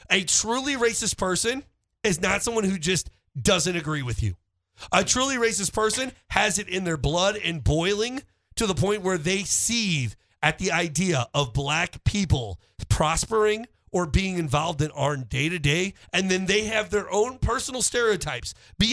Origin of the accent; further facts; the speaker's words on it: Missouri, United States; I grew up in the Ferguson, Florissant School District myself. Now, I didn't grow up in Ferguson.